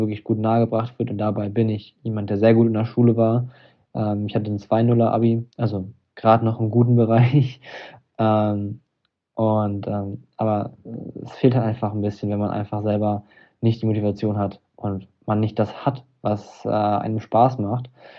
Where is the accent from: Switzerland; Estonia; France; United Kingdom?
Estonia; ich komme aus Estland und ich möchte mir unbedingt da ein Haus im Wald kaufen